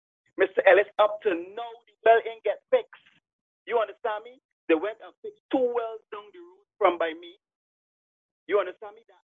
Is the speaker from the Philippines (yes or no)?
no; Barbados; also born or lived in Guyana; I'm Barbadian. But I've lived in Guyana, worked in Guyana during the 90s.